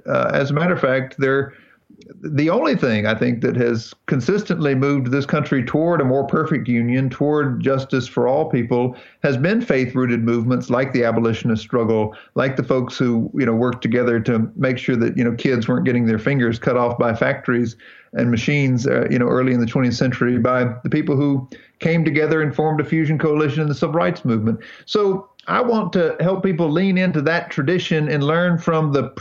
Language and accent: English; North Carolina, United States; I met a minister from my home state here in North Carolina, a fellow by the name of William Barber.